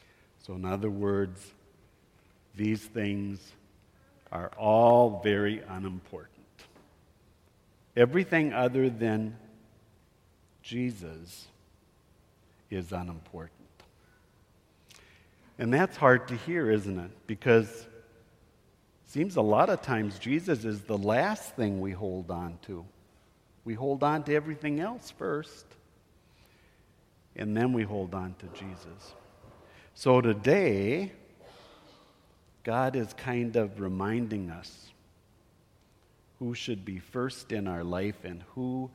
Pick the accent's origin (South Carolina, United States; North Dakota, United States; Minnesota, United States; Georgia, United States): North Dakota, United States; Williston; I grew up in Williston, North Dakota. My parents were both born and raised on farms south of Crosby. And so the northwestern part of the state is kind of my home.